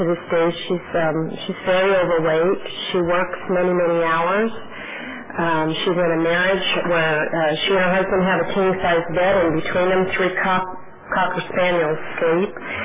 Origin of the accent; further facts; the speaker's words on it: Yuma, Arizona, United States; I was born and raised in Arizona. Yuma, Arizona, if you don't know where that is, it sits on the border of California and Mexico